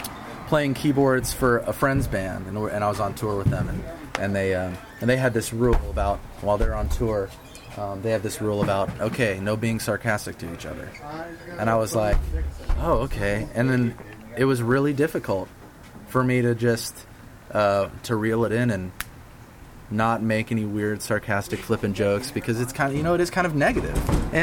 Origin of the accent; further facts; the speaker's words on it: Florida, United States; And so, you know, I'm from Florida. I don't drive on ice or anything like that.